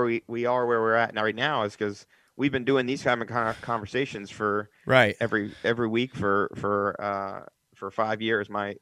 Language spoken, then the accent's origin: English; Ohio, United States; I mean, I'm a kid from Ohio, and played in Pittsburgh.